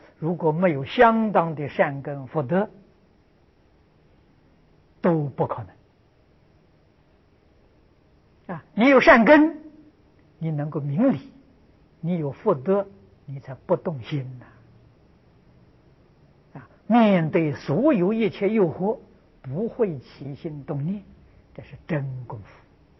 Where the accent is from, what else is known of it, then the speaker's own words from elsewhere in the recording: Lujiang, Anhui, China; 我小时候，我是安徽人，我的老家在庐江，距离九华山呢不算太远